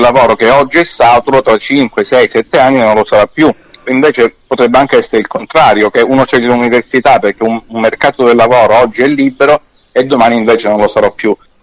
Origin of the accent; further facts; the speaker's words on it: Catanzaro, Calabria, Italy; Sì, sì, sì, sono di Catanzaro.